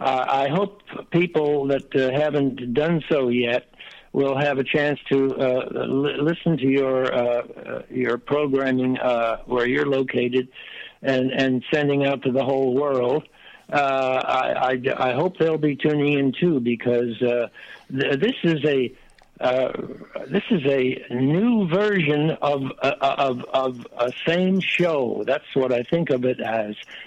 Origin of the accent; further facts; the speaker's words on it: United States; I speak English. I come from the States.